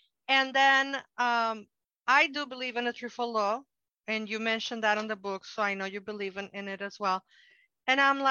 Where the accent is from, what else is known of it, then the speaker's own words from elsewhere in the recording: Mexico; I'm from Mexico, so I'm going to speak about how I see it in Mexico.